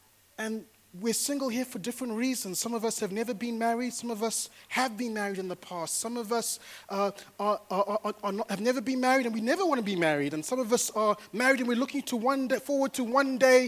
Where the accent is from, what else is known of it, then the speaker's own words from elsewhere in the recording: Zimbabwe; I come from Zimbabwe